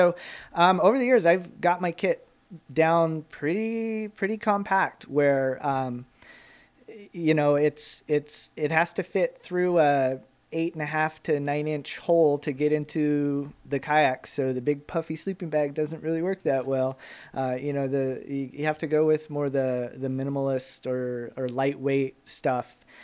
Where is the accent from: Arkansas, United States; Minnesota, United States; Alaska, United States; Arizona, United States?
Alaska, United States; Anchor Point; And that's probably because I grew up in Anchor Point, and it's a great place.